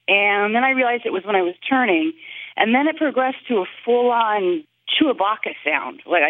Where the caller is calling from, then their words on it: Beaverton, Oregon, United States; I'm calling from Beaverton, Oregon.